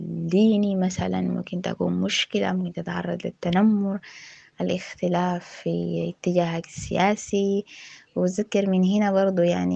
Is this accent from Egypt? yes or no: no; Sudan; هي الفكرة دي موجودة في طريقة تفكيرنا بشكل عام كسودانيين